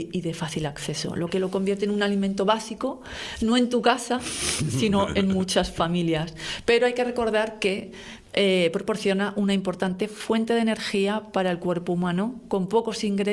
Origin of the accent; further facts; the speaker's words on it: Madrid, Community of Madrid, Spain; Y donde yo nací también. Porque yo soy de Madrid